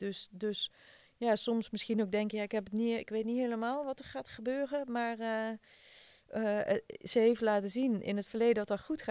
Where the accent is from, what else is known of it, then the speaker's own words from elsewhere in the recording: Netherlands; Als Nederlander in de Spaanse cultuur is best een uitdaging.